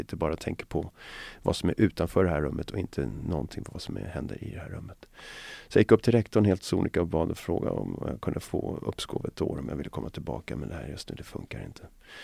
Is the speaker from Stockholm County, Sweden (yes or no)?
yes; Botkyrka, Stockholm County, Sweden; jag växte upp dels i Mälarhöjden då när jag var liten, och sen så växte jag upp i Alby Botkyrka